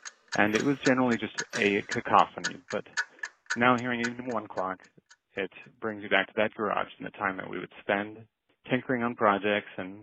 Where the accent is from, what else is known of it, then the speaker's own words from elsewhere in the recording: Placerville, California, United States; from Placerville, California.